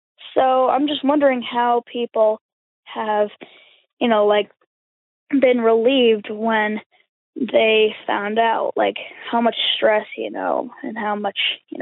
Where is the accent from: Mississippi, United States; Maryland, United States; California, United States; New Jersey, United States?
Maryland, United States; Hello. So, as you said, I am from Maryland